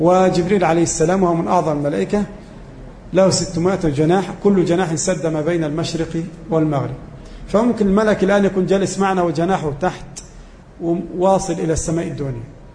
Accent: Egypt; مثلا عندنا في مصر 10,000 مسجد

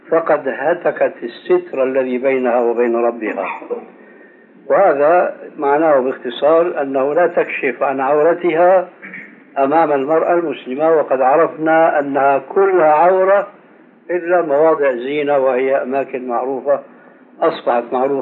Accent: Syria; وهذا كانوا إلى عهد قريب عندنا في سوريا

